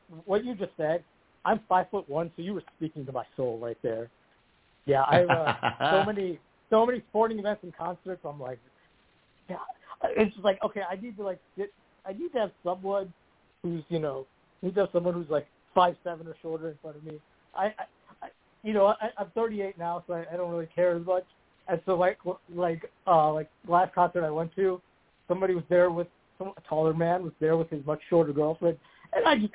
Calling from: Wisconsin, United States; from Wisconsin.

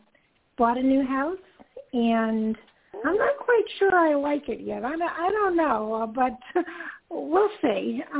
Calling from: Georgia, United States; I am calling from Georgia.

